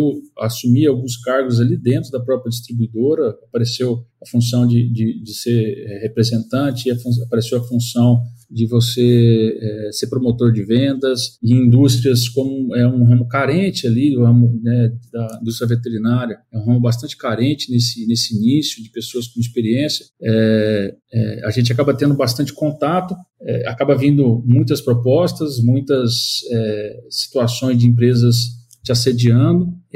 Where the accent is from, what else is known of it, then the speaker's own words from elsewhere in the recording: Rondônia, Brazil; Eu sou nascido em Rondônia, eu sou rondoniense, me formei em 2012, né?